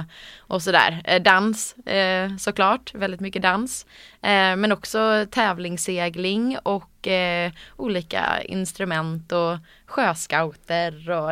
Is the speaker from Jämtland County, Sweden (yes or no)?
no; Gothenburg, Västra Götaland County, Sweden; accent: Gothenburg; now in Stockholm, Sweden; Jag är född och uppvuxen i Göteborg. Och nu när jag pratar så måste jag bre på min göteborgska här. Men den har ju försvunnit lite granna. Jag har ju bott i Stockholm nu sedan 2011.